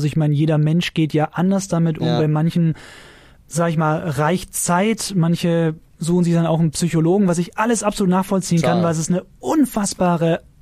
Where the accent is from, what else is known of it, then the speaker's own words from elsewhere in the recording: Berlin, Germany; wir hier als Berliner